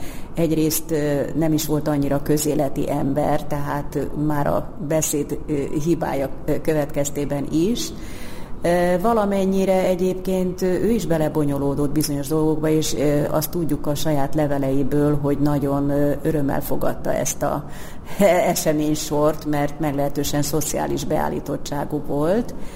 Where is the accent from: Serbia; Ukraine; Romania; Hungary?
Hungary; Ez számunkra egy hosszas kutatómunka, mert magyarok vagyunk és nem értünk Párizsba